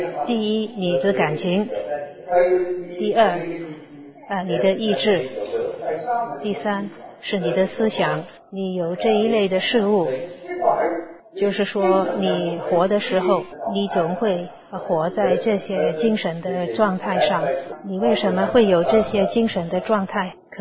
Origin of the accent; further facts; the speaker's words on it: China; 我们很了解这种的事情，我们中国人呢就把灵和云都放在一起